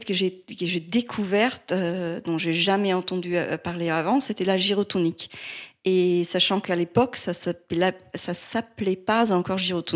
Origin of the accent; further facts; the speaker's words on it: Vienna, Austria; French is a second language; also born or lived in New York; now in Paris, France; En fait, j'étais à New York pendant 13 ans. J'ai grandi à Vienne, Autriche, je suis viennoise, et c'est là où j'ai commencé ma carrière ou mon entraînement de danseuse, d'abord classique et aussi comédie musicale.